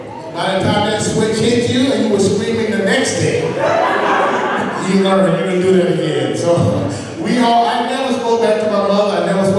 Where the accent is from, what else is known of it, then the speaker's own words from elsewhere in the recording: Atlanta, Georgia, United States; Well, I grew up down in Georgia, Atlanta.